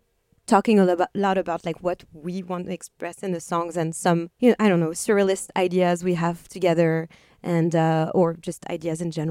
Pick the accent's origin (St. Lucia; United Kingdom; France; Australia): France; now in United States; we're expats from France, and the state of Florida, where we first moved